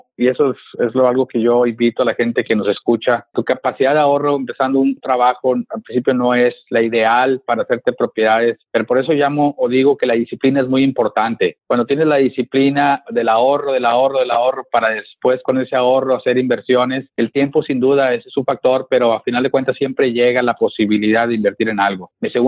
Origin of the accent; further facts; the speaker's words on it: Monterrey, Nuevo León, Mexico; now in United States; soy originario de Monterrey. Tengo aquí en Estados Unidos ya 11 años.